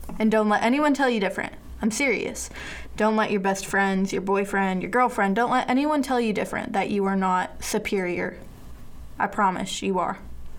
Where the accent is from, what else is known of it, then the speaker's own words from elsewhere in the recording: Florida, United States; I'm from Florida, so I think it's really, really nice.